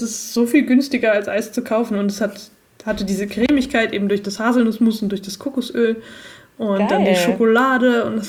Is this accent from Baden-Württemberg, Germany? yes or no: no; North Rhine-Westphalia, Germany; Ich glaube, alle Österreicher und Bayern und so drehen sich gerade die Zehennägel auf, weil unser Akzent so schlecht ist. Aber ja, ein bisschen Authentizität muss man ja wahren, wenn man als wahres NRW-Kind auf einer Hütte arbeitet.